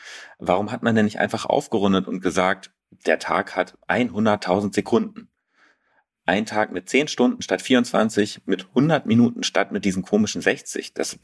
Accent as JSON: {"language": "German", "region": "Berlin", "country": "Germany", "said": "mich als Berliner"}